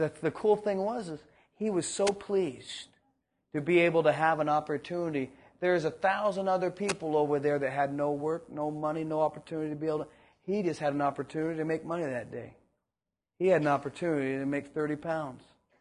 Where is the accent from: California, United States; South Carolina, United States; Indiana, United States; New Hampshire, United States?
California, United States; Ojai; But I told them, I'm from Ojai Valley.